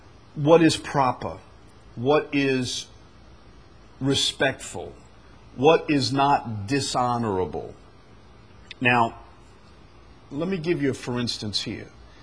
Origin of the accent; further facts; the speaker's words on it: United States; look, I'm an American. These are your crazy customs. We don't do that in America.